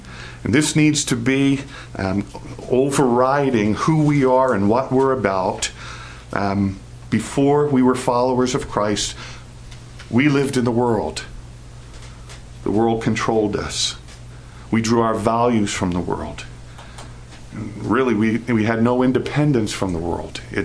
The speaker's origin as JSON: {"language": "English", "town": "New York City", "region": "New York", "country": "United States", "tie": "born or raised there", "lives_now": "New Jersey, United States", "said": "I grew up in New York City, Queens. I've spent, now it's less than half my life there. I've spent the last 25 years in New Jersey"}